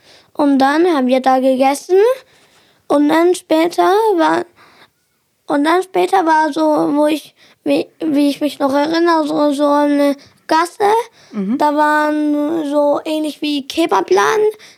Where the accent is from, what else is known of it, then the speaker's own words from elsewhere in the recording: Samsun, Turkey; Also ich würde mit Türkei anfangen, weil dort liegt meine Stadt, wo ich herkomme. Und Samsung heißt sie, wie die Handymarke Samsung.